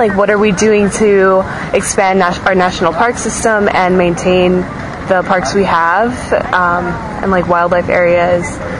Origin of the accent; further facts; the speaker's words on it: California, United States; I grew up in the Bay Area near San Francisco.